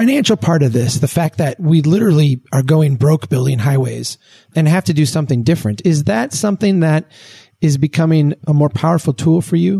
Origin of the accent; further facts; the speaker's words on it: Minnesota, United States; my hometown here in central Minnesota